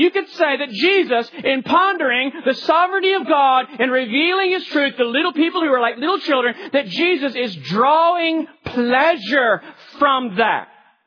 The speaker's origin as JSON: {"language": "English", "town": "Houston", "region": "Texas", "country": "United States", "tie": "born or raised there", "said": "And I've been in that eye of the hurricane growing up on the Gulf Coast in Houston."}